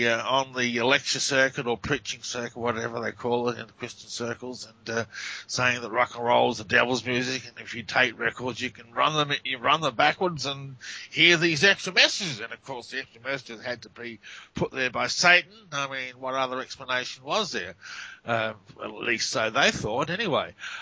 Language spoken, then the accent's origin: English; Australia; accent: Australian; As you can tell by the accent, I'm Australian. I live in Australia in a town called Adelaide.